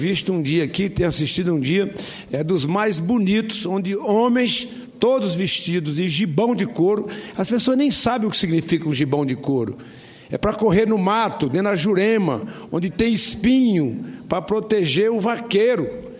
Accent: Northeast Region, Brazil; Nós que somos do Nordeste, que sabemos que isso é uma tradição centenária da nossa cultura

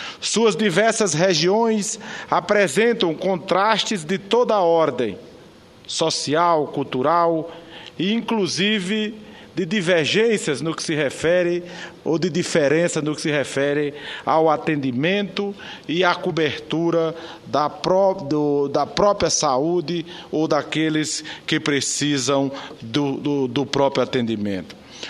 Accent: Brazil; alterou a maneira como nós brasileiros passamos a praticar a própria saúde pública do Brasil.

